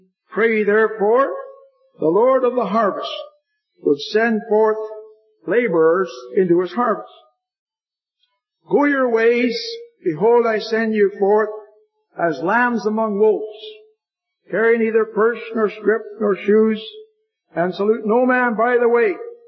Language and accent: English; Portage la Prairie, Manitoba, Canada; I'm from Portage la Prairie, Manitoba. Friendly Manitoba.